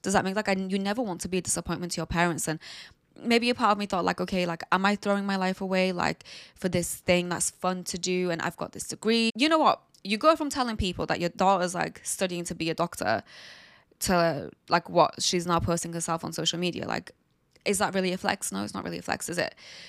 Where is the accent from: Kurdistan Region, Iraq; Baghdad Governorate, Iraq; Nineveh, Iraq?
Kurdistan Region, Iraq; Duhok; And especially coming from a small town, Duhok. Like, I'm from Duhok. I'm not from Slemani or Hewlett, which are like very big cities in Kurdistan. I'm kind of like from a place that's a little bit more traditional.